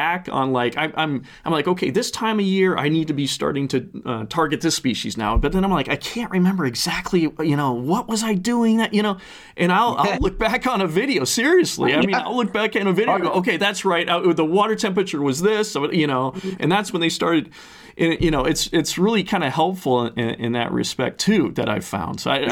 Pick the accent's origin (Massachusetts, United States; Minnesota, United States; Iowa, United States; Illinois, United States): Minnesota, United States; So I'm in, you know, Southie. I'm in Buffalo. But it's, you know, we're surrounded. What's so great about being a Minnesotan is that you're surrounded by just amazing opportunities everywhere.